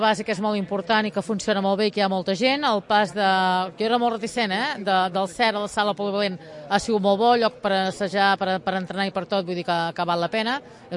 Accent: Girona, Catalonia, Spain; Jo, que sóc molt gironina i sóc del Girona

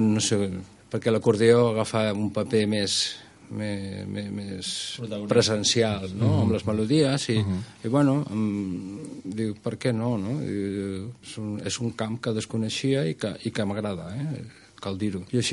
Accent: Sant Joan, Catalonia, Spain; jo soc de Sant Joan

